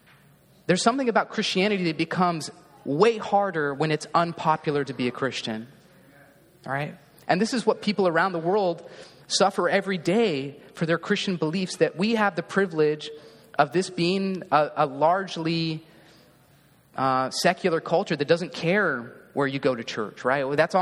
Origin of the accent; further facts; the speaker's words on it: Roseville, United States; It was in the church I grew up in Roseville, which isn't too far from here.